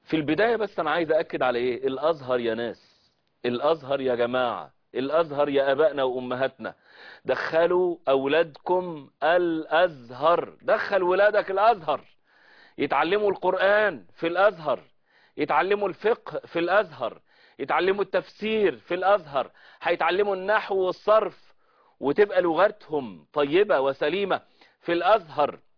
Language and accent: Arabic; Egypt; مفخره لنا كعرب ومفخره لنا كمصريين